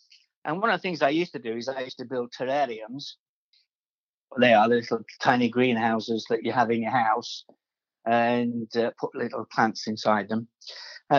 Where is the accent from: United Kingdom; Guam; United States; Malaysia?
United Kingdom; Barnsley, Yorkshire and the Humber; born there; Well, I was born here in Barnsley, where I am at the moment, in South Yorkshire, a long, long time ago, 19. Yeah, I'm really old.